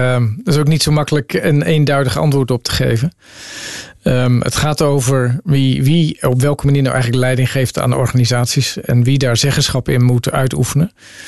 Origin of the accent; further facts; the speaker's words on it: Netherlands; Ik kom ook uit de Nederlandse cultuur. Ben natuurlijk ook een kind van.